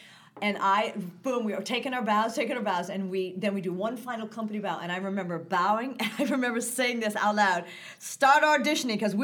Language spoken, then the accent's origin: English; United States; one, I'm an American, two, it's redone, they might hate us.